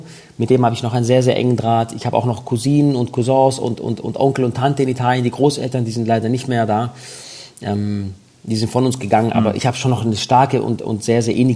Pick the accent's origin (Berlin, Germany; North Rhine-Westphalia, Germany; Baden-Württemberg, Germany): Baden-Württemberg, Germany; accent: Swabian; ich schwätze gut Schwäbisch. Ich habe es nur ein bisschen abgewöhnt, gell?